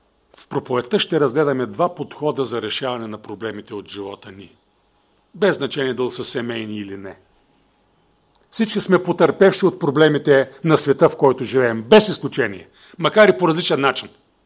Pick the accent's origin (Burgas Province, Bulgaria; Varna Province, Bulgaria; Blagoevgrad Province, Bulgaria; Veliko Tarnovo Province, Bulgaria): Veliko Tarnovo Province, Bulgaria; Dzhulyunitsa; стигнете разклона за село Джулюница, моето родно село